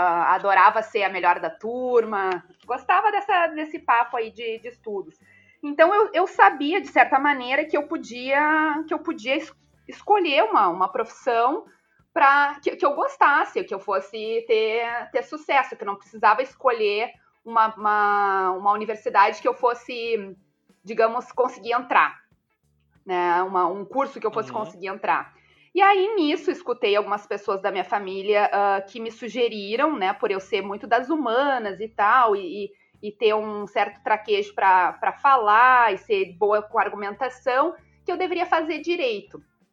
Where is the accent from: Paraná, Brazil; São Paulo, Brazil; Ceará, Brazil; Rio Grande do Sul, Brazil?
Rio Grande do Sul, Brazil; Pelotas; also born or lived in Porto Alegre; Nasci em Porto Alegre, mas fui criada no interior. Morei em Pelotas durante 15 anos. Depois morei em Rio Grande, 3 anos. E aí, quando eu comecei a universidade, eu voltei para Porto Alegre e nunca mais saí.